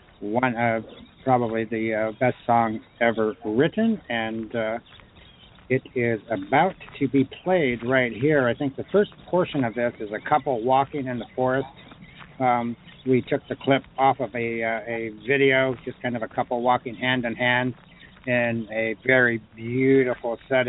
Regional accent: California, United States; I grew up near the San Francisco Bay Area, so tie-dye is fine with me.

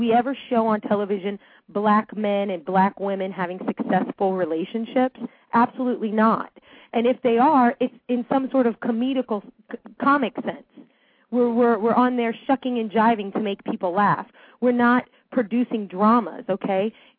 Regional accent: Indiana, United States; as a child of the 80s, growing up in Indiana as a biracial individual

